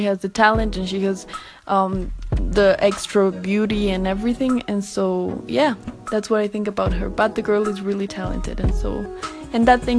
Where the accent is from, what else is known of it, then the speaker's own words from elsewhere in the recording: Ecuador; English is a second language; she is Ecuadorian like me. For those of you who do not know, I'm from Ecuador and I am 18 years old.